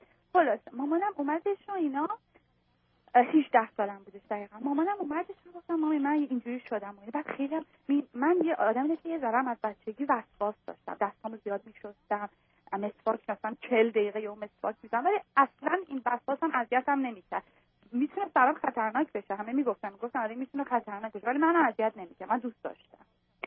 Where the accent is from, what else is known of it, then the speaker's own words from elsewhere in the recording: Iran; moved away as an adult; now in United States; 24 سالمه، باهاتون صحبت میکنم. من از ایران اومدم اینجا،